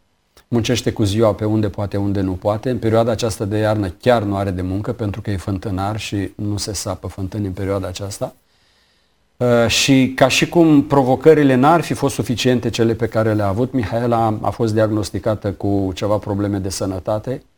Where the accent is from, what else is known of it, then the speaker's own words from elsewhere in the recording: Roman, Neamț County, Romania; după masă am fost la biserica unde am crescut eu, la Roman